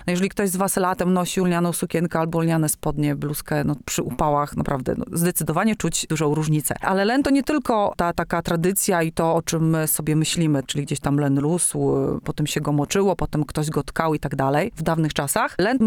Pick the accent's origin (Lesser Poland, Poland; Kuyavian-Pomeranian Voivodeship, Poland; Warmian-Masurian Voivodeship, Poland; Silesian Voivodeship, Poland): Warmian-Masurian Voivodeship, Poland; Ostróda; ja oryginalnie przyznam się, że jestem z Ostródy. Od jakiegoś czasu więcej czasu spędzam w Morągu, no a teraz w Miłakowie.